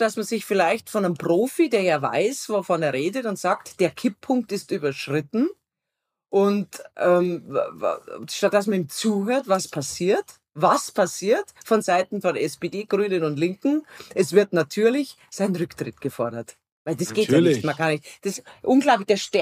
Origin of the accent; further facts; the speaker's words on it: Germany; Wir als Deutsche werden uns daran gewöhnen müssen, das Gürtelchen enger zu schnallen.